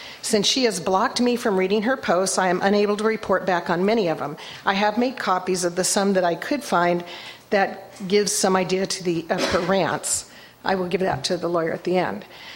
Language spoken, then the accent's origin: English; Arroyo Grande, California, United States; I am a ratepayer from Arroyo Grande.